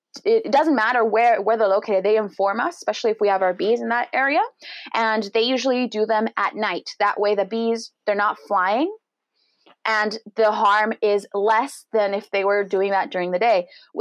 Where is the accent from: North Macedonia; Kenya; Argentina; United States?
Argentina; We are originally from Argentina, South America, and our beekeeping journey actually started even before I was born.